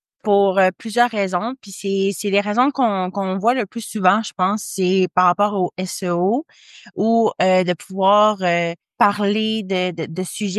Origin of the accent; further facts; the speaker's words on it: Lévis, Quebec, Canada; Donc, je suis de Lévis.